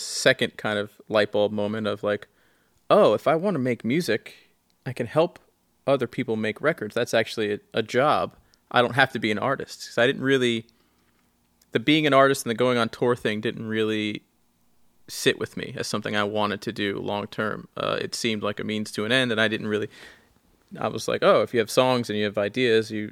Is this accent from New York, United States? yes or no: yes; Long Island, New York, United States; now in Brooklyn, United States; I grew up in Long Island. Mm-hmm. About an hour and a half away from the city.